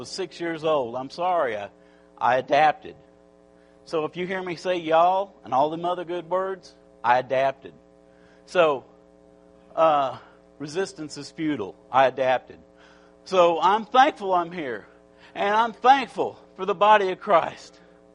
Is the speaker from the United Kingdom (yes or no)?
no; Missouri, United States; I'm one of them early migrants from Missouri. I'm thankful I'm from the Show Me State. Because you got to show me that what is the right thing to worship. I'm not just going to say, oh, I take this with a grain of salt. I'm from Missouri.